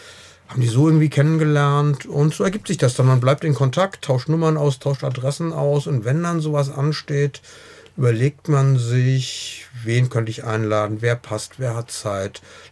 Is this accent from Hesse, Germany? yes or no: yes; Frankfurt, Hesse, Germany; Ich bin aber eigentlich gebürtiger Frankfurter, einer der ersten Frankfurter Punkrocker damals gewesen, Ende der 70er.